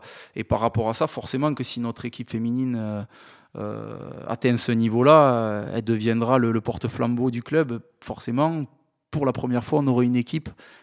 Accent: Toulouse, Occitanie, France; j'étais originaire d'ici, et puis c'était mon club, quoi. Donc quand on est Toulousain, on a envie de jouer à Toulouse.

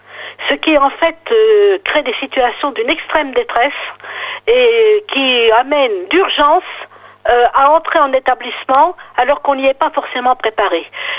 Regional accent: France; chez nous, en France, nous ne sommes pas très forts sur le domaine de la prévention.

